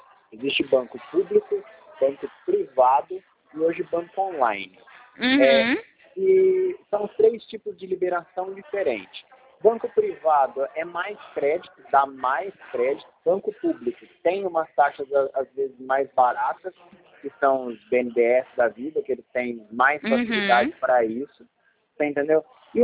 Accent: São Paulo, Brazil; eu sou da região de Ribeirão. Sou próximo a Ribeirão Preto.

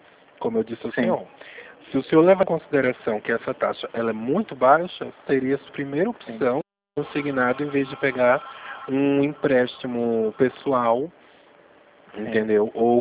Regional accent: Pernambuco, Brazil; Embora esteja falando de São Paulo, eu sou pernambucano e mantive o meu número de Pernambuco.

